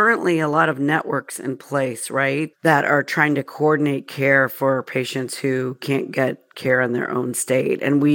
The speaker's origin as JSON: {"language": "English", "region": "the South", "country": "United States", "tie": "born or raised there", "said": "because I grew up in the South and I was just familiar with the casino boats."}